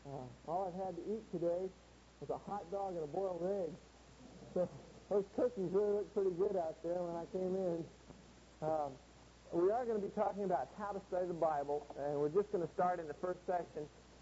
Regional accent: Los Angeles, California, United States; now in Iowa, United States; I am from California, from Los Angeles, a little tiny town that you may have never heard of. But the armpit of America, smog capital of the world. I came up here to Iowa, beautiful Iowa, nice fresh air

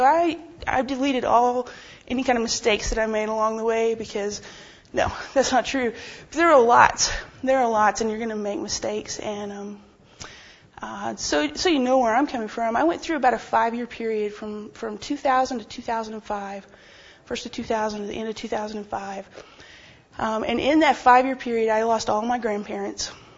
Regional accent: Oklahoma, United States; I grew up in Oklahoma. My town that I grew up in is considerably smaller than the conference this week. There are 8 people in my graduating class

